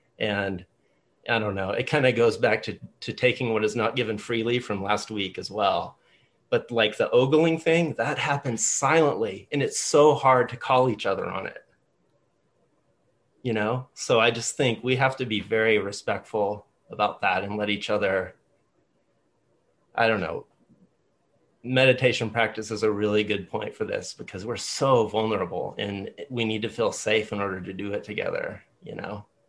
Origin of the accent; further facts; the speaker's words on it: Texas, United States; And I here I'm in my hometown in West Texas, and I was living here